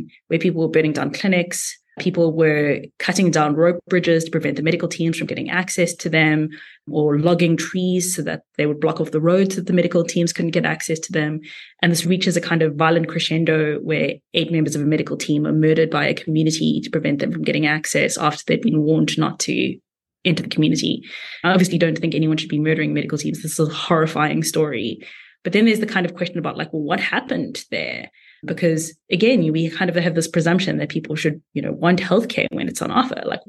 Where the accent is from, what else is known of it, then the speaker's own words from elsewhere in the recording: South Africa; I come from South Africa where there aren't always clinics in places where people need them and doctors in places where they need them.